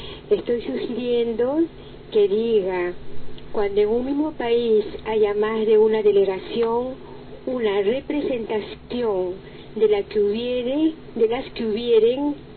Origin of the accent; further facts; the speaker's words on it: Lima, Peru; lo imagino eso en mi país, por ejemplo, ¿no? Que eso, por ejemplo, que en Lima, en la capital, estamos con un trabajo mayor